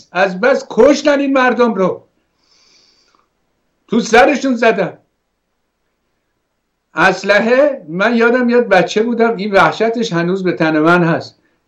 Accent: Iran; من نه سیاسیم نه حزبیم، من ایرانیم، عاشق وطنم

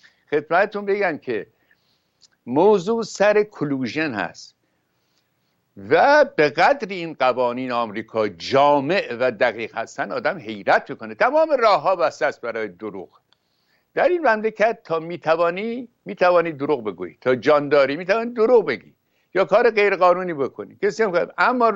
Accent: Iran; ما ایرانی هستیم، خود رو دست کم گرفتیم.

